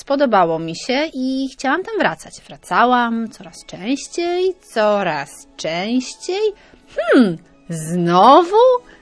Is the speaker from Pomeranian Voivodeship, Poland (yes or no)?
yes; Rumia, Pomeranian Voivodeship, Poland; now in Gdańsk, Poland; Kaszubka z urodzenia, z zamieszkania gdańszczanka, a z wyboru żuławianka. I tam po prostu ja się czuję jak w domu. Nie w mojej rodzinnej Rumi.